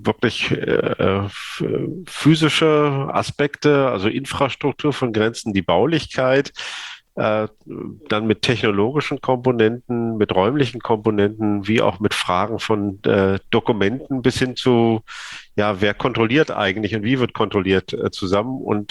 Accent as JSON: {"language": "German", "region": "East Germany", "country": "Germany", "tie": "born or raised there", "said": "ich bin ja in der DDR aufgewachsen"}